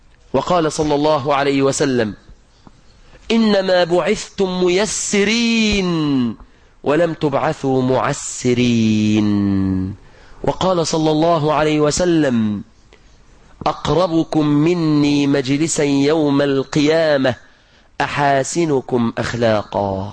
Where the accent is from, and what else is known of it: Egypt